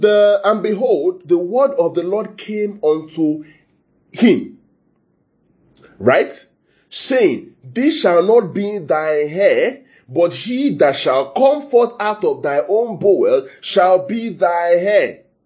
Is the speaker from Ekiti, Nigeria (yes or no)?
yes; Ekiti, Nigeria; The last I checked, I'm from Ekiti State.